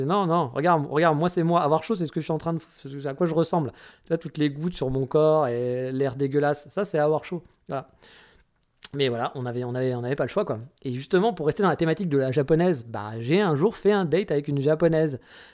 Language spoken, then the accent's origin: French; France; En tout cas, chez nous en France, c'est comme ça, quoi.